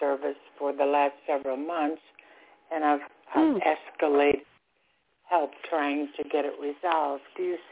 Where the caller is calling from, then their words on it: Florida, United States; I'm calling from Florida.